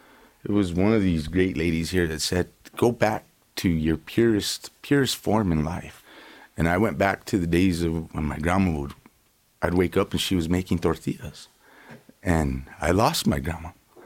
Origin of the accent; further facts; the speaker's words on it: South Valley, New Mexico, United States; Growing up in the South Valley, I seen lots of heroin addicts walking the streets and seen them OD'd in the parks